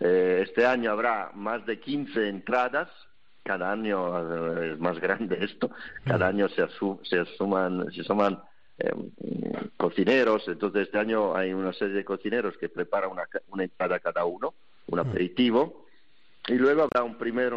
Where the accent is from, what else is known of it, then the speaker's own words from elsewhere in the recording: Italy; Spanish is a second language; now in Spain; Yo soy italiano, pero llevo muchos años en España también.